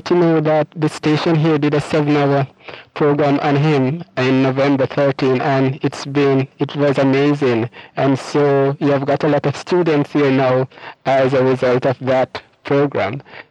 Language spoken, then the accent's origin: English; Jamaica; And I'm from Jamaica, like yourself.